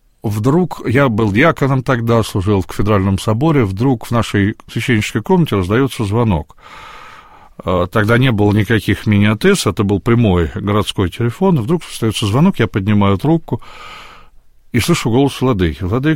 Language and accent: Russian; Nizhny Novgorod, Nizhny Novgorod Oblast, Russia; потому что я нижегородец, я там жил, вырос